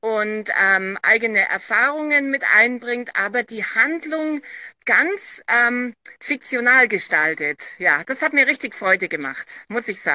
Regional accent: Bamberg, Bavaria, Germany; moved away as an adult; also born or lived in Italy; Ich bin im Juli 1966 in Bamberg geboren, bin dort aufgewachsen, habe dort mein Abitur gemacht, habe dann Italienisch studiert und bin zwecks Studiums nach Italien ausgewandert.

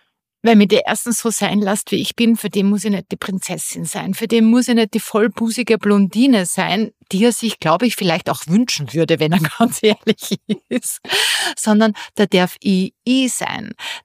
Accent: Austria

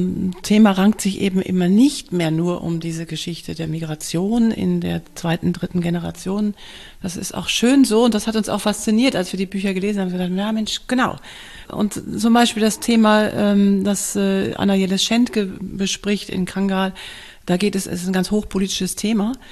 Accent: North Rhine-Westphalia, Germany; ich komme auch aus dem Ruhrgebiet

